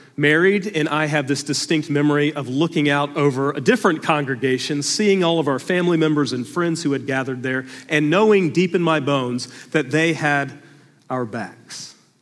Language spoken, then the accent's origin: English; Georgia, United States; I thought about the church that I grew up in down in Georgia